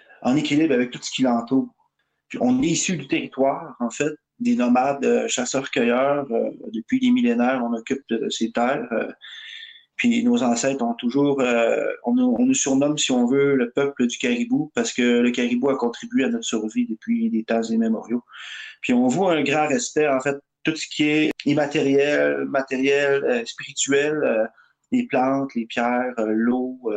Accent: Mashteuiatsh, Quebec, Canada; Donc j'ai un peu donné d'informations sur je viens du Piekwagami. De Mashtewiyats, des bassins versants du Piekwagami, du lac Plat, Nitassinan, territoire non cédé.

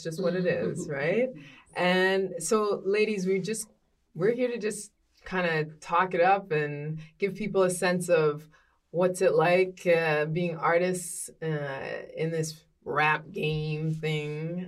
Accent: Washington, District of Columbia, United States; now in Atlanta, United States; that's right, I'm from Washington, D.C.

